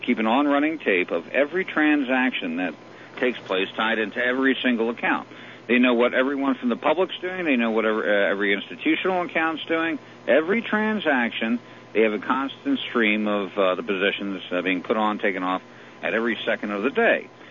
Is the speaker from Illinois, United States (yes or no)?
no; New Jersey, United States; being that I grew up in New Jersey, it's always great to hear a New York accent.